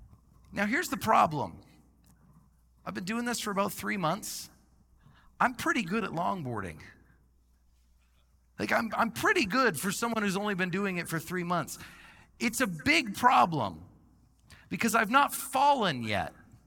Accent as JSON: {"language": "English", "country": "Canada", "moved": "as an adult", "lives_now": "Visalia, United States", "said": "I immigrated from Canada in 2019 to marry my wife. And when I moved here, I had to live with my sponsor."}